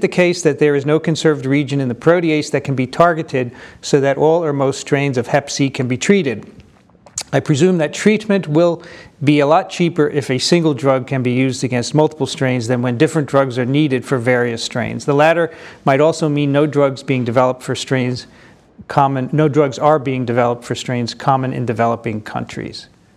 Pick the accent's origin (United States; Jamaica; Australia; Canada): Australia; Also, as an Australian, it is nice to hear us getting a mention quite often